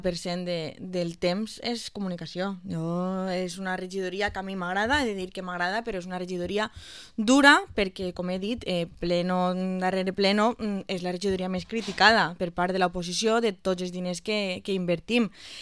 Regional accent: Vila-real, Valencian Community, Spain; veritat és que al final tot això ho fem per ciutadans i ciutadanes de Vila-real. Si jo no estimara el meu poble, no m'hauria ficat en política

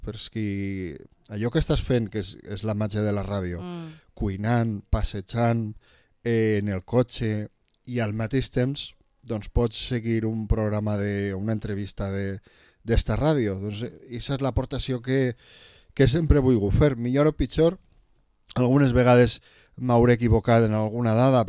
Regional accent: Vila-real, Valencian Community, Spain; jo per a parlar de Vila-real i del meu poble sempre estic disposat.

